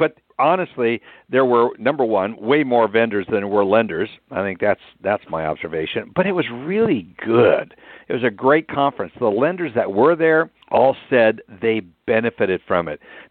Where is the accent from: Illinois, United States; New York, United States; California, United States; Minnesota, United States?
Minnesota, United States; Gosh, I grew up in Minnesota, so I understand those late, early spring kind of snow flurries that happen.